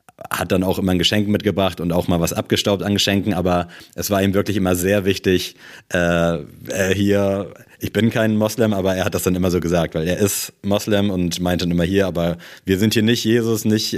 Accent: Germany; ich bin in Deutschland auch aufgewachsen.

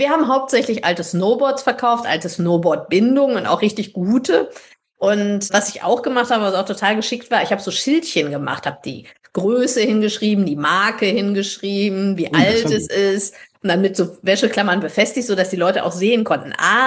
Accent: Hesse, Germany; Ging bei uns in Hessen durch die Presse

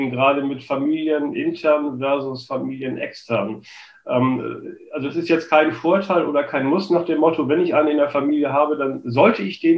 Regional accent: Kiel, Schleswig-Holstein, Germany; now in Hamburg, Germany; Ich komme ja ursprünglich aus Kiel

